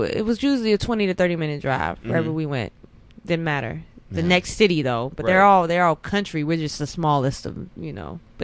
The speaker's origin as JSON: {"language": "English", "region": "North Carolina", "country": "United States", "tie": "born or raised there", "said": "growing up in North Carolina, small country town, like, I didn't believe it could happen."}